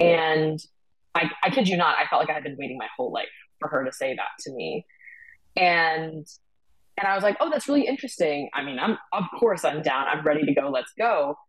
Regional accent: Boston, Massachusetts, United States; And growing up in Boston, in a town that was 98% white, food was oftentimes the first way for me to begin to access my identity.

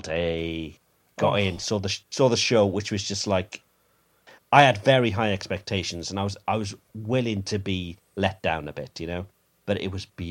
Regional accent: Cardiff, Wales, United Kingdom; which happened to be in my hometown in Cardiff too.

